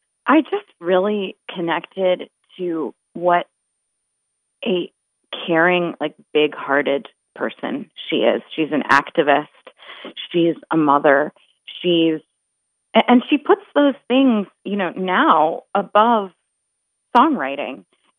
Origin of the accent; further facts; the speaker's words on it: Midwest, United States; I'm a Midwesterner. I'd never even been to New England before I met him.